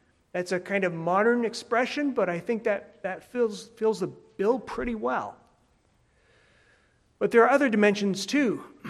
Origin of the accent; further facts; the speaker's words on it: California, United States; Growing up in California as I did, and not in the mountainous part, I had little experience with snow